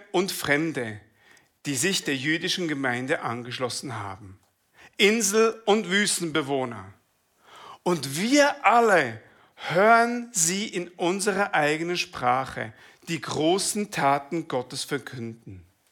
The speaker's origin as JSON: {"language": "German", "town": "Thun", "region": "Bern", "country": "Switzerland", "tie": "born or raised there", "said": "ich bin in Thun geboren und aufgewachsen"}